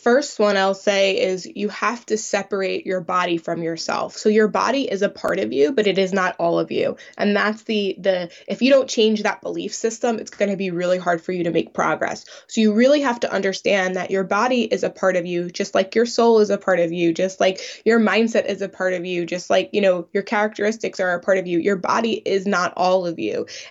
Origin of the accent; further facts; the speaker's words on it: United States; I'm from the United States, and growing up, I was born in 1990.